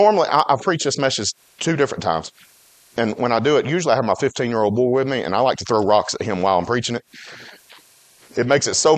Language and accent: English; Alabama, United States; Now, this is going to be deep because I'm from West Alabama.